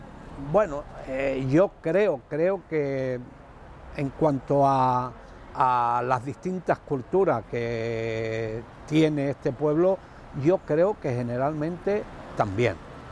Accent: Algeciras, Andalusia, Spain; Nací en Algeciras, aquí mismo, concretamente dos calles más para arriba, en la calle Soria de La Bajadilla.

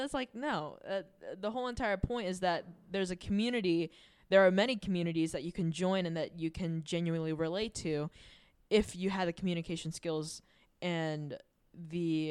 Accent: United States; And as an American, I was just like, and as an American, I'm kidding.

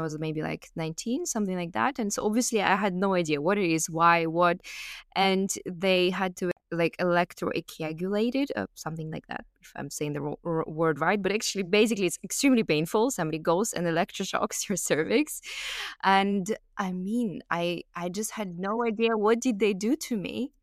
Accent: Kazakhstan; English is a second language; But I was growing up in Kazakhstan, and it's a post-Soviet Union environment.

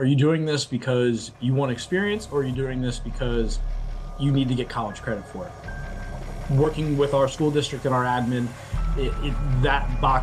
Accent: Lehigh Valley, Pennsylvania, United States; So I'm from Lehigh Valley in Pennsylvania. It's like right outside of Philadelphia.

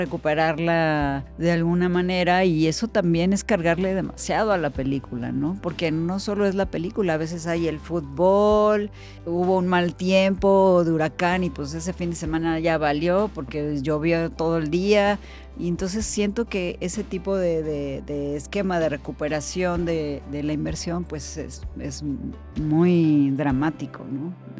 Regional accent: Mascota, Jalisco, Mexico; cuando había muchas salas pequeñitas en mi pueblo, en Mascota, había dos cines

